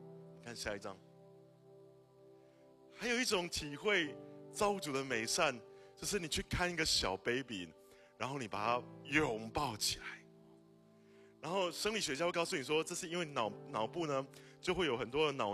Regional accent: Taiwan; 我们台湾人都蛮喜欢吃东西嘛。

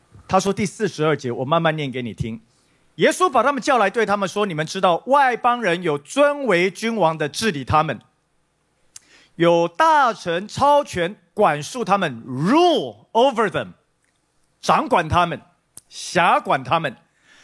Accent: Taiwan; 也就是我们台湾人的动算啊

